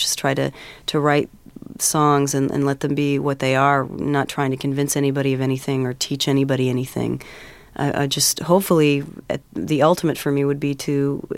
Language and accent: English; Glendale, California, United States; also born or lived in East Hollywood / Joshua Tree; Well, actually, I was born in East Hollywood and grew up in Glendale and also Joshua Tree. We had a cabin out there that we spent a lot of time at.